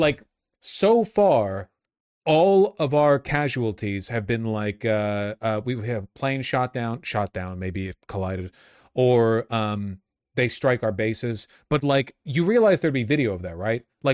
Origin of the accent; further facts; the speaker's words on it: United States; now in Italy; I live in a small town in Italy of 20K. It's denser than the city. Okay, that's right. I'm an American, sorry.